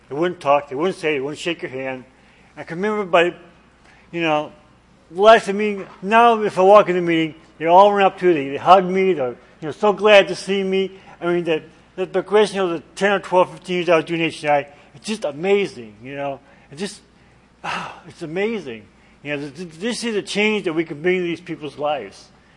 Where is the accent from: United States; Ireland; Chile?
United States; Columbus, Ohio; I'm from Columbus, Ohio.